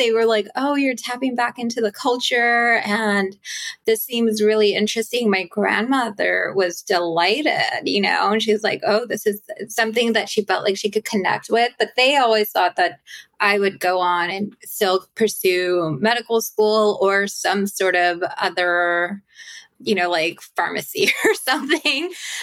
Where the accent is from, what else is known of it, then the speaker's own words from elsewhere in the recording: India; And I'm Indian. I grew up with Ayurveda infused in my life.